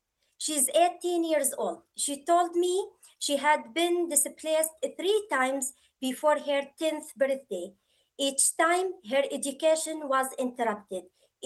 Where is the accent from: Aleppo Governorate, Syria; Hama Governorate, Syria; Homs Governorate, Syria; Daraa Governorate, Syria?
Daraa Governorate, Syria; Daraa; And yet, the moment I landed in Damascus, I was that girl from Dar'a again, carrying the same questions millions of Syrian children still carry.